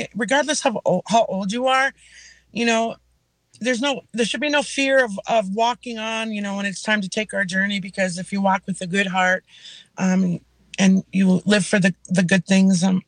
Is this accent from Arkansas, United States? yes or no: no; Leech Lake, Minnesota, United States; from Leech Lake.